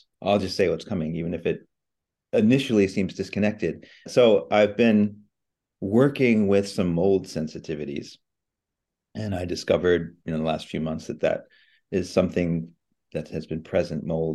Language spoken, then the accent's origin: English; Australia; I come from Australia